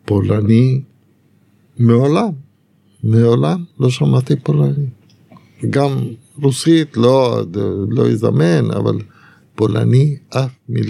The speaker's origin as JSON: {"language": "Hebrew", "region": "Montevideo", "country": "Uruguay", "tie": "born or raised there", "said": "למעשה, כעבור 4 שנים עברנו למונטווידאו. גדלתי במונטווידאו."}